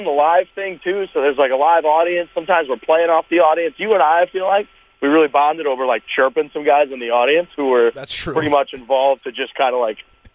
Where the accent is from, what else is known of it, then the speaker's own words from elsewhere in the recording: St. Louis, Missouri, United States; From St. Louis originally.